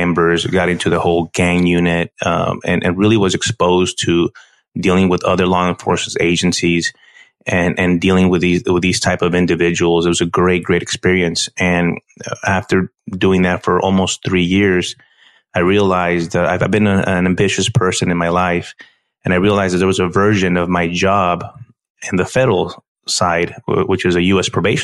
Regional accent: El Paso, Texas, United States; I grew up in El Paso, Texas, born and raised there, and right on the border, which gives me a very unique look at especially what's going on right now.

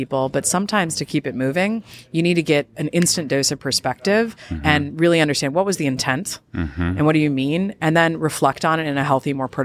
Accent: Iowa, United States; I'm originally from Iowa. Not a lot to do there all the time.

